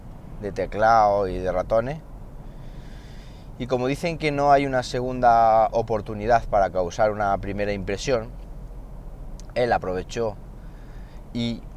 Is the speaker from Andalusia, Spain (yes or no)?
yes; Andalusia, Spain; Ya sabéis que yo soy de la Sierra de Segura, de allí de Jaén.